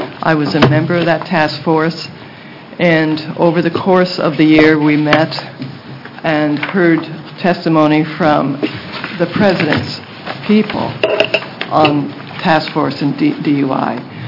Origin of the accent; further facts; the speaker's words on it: Eugene, Oregon, United States; I'm from Eugene, Oregon, founded the chapter of MAD in 1982 down there.